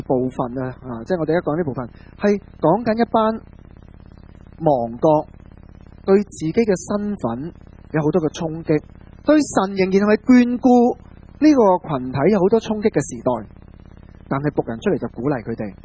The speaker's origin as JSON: {"language": "Cantonese", "town": "Foshan", "region": "Guangdong", "country": "China", "said": "譬如我回佛山呢，其实走过几条街呢，隔离那条村就 有一个祠堂在这里的，"}